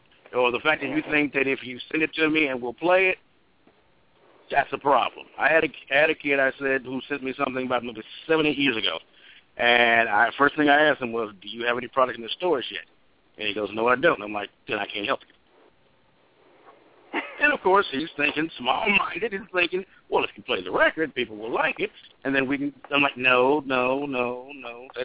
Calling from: Philadelphia, Pennsylvania, United States; in Philadelphia, brother.

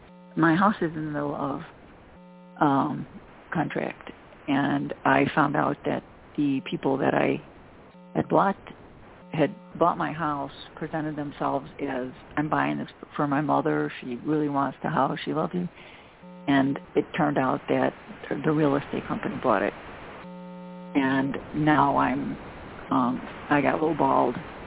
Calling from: Chicago, Illinois, United States; from Chicago.

